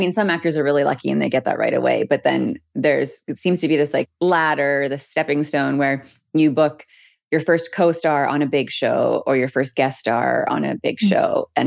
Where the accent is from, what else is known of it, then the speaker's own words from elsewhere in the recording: Peace River, Alberta, Canada; I'm from Peace River, Alberta. Born and raised, I'm a member of the Métis Nation of Alberta, Region 6, which is the Peace River area.